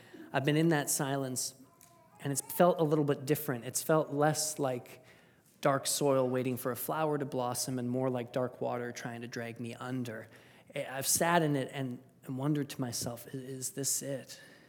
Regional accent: Saskatchewan, Canada; And I grew up in Saskatchewan, so it's very cold and very dark outside.

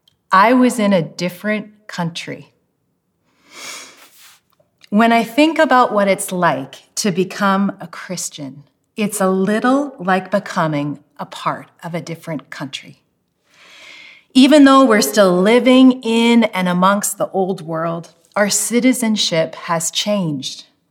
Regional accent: Washington, United States; moved away as an adult; now in Canada; I'm actually American. I grew up in Washington State, and I didn't move to Canada until 2003 when I went to grad school.

